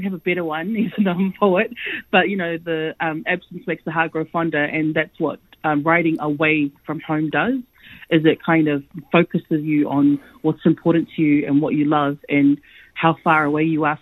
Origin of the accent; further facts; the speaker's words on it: New Zealand; especially being part of the diaspora, which I am part of, as a Samoan person that grew up and was born and raised in New Zealand.